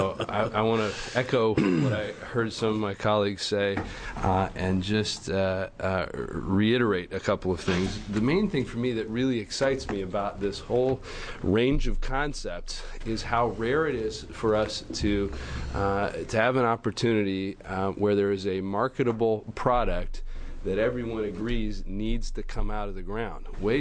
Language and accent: English; Beaverton, Oregon, United States; from Beaverton.